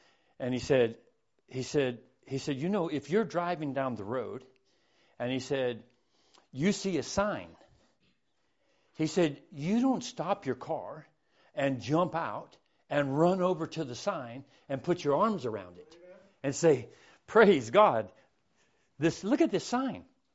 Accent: Florida, United States; We came from Florida, three or four states away. And we came here for the word.

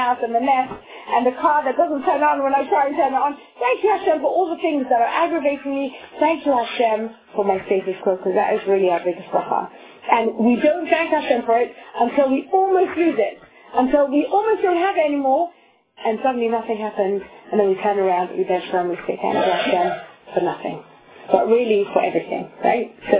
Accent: London, United Kingdom; moved away as an adult; now in Florida, United States; I am originally from London, if you can't tell. But 2.5 years ago, my husband and I, with my kids, my family, we moved to Florida.

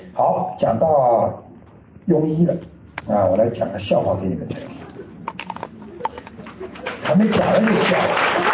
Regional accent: China; 你看我们在中国，我们是大陆来的

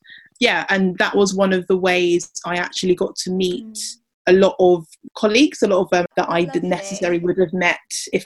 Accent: London, United Kingdom; I live in London. I'm from London. And I wanted to stay as close to London as possible, but also wanted to move out to have the full uni experience.

